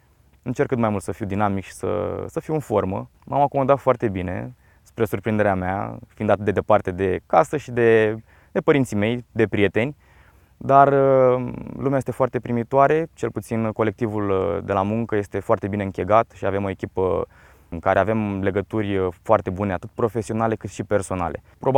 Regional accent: Constanța, Constanța County, Romania; born or raised there

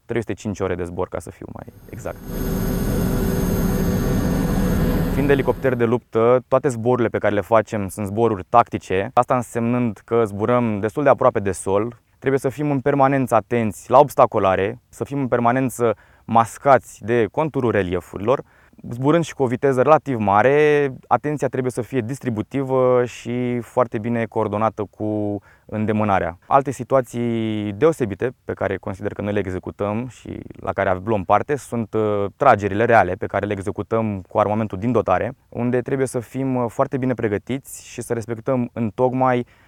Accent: Constanța, Constanța County, Romania

